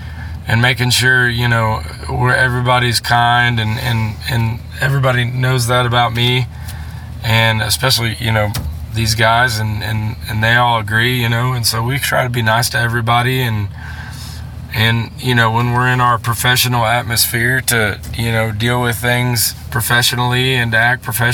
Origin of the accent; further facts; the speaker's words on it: Austin, Texas, United States; Yeah, man, I grew up in Austin, so I went to school in San Antonio, but I live in west of town